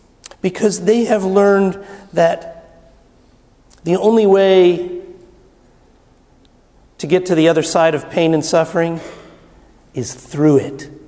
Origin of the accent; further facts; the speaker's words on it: New Jersey, United States; When I grew up in the Methodist Church in New Jersey, it was all about the palms.